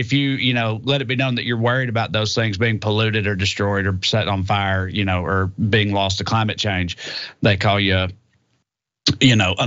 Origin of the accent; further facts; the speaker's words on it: the South, United States; It's especially wild to me coming from like the right, because like I'm from the South.